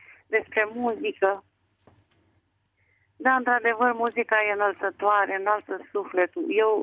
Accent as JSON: {"language": "Romanian", "town": "Alexandria", "region": "Teleorman", "country": "Romania", "said": "din Alexandria."}